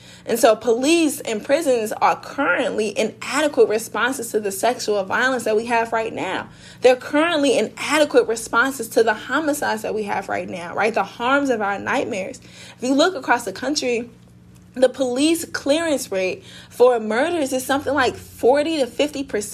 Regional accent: St. Louis, Missouri, United States; Like, y'all, I am from South St. Louis. We can't abolish nothing.

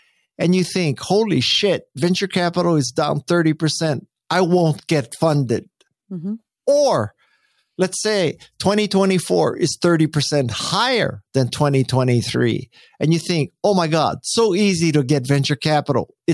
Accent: Hawaii, United States; I had never learned to surf, even though I grew up in Hawaii

